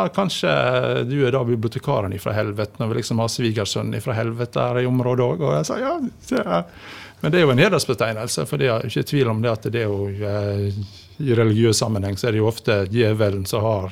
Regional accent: Husnes, Vestland, Norway; hjemme på Husnes, der jeg vokste opp den gangen.

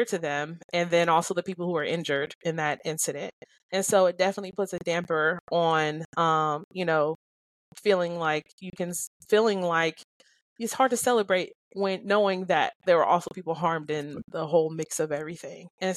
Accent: Kansas City, Missouri, United States; I think that I grew up in Kansas City years and years going to the games

